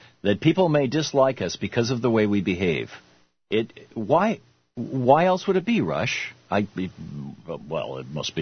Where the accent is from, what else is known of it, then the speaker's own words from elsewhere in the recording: Lansing, Michigan, United States; I grew up in Lansing, Michigan, or, you know, right in the heart of the Midwest